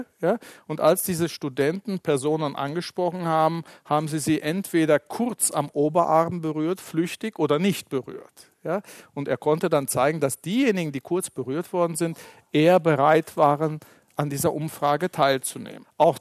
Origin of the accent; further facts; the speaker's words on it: Turkey; ich komme aus der Türkei, also der Mittelmeerraum sowieso